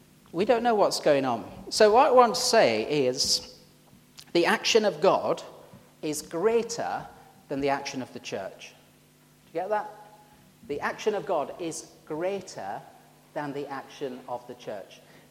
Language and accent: English; Yorkshire and the Humber, United Kingdom; accent: Yorkshire; Badgers, I have trouble saying badgers with my Yorkshire accent.